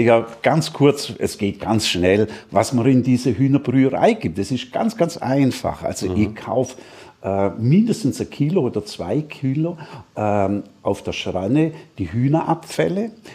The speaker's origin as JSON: {"language": "German", "region": "Baden-Württemberg", "country": "Germany", "lives_now": "Austria", "said": "das kriegt man drüben in Bayern und bei uns im Schwabenland kriegt man das gar nicht"}